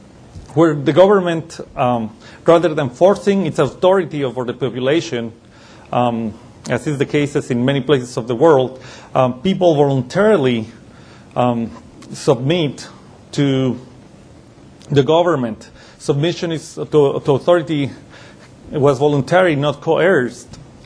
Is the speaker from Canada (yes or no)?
no; Mexico; now in United States; At least when I was in Mexico, I grew up in Mexico